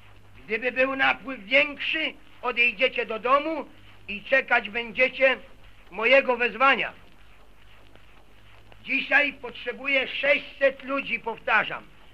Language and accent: Polish; Warsaw, Masovian Voivodeship, Poland; My, warszawiacy, wystawimy bataliony walczące, które nie tylko Warszawę obronią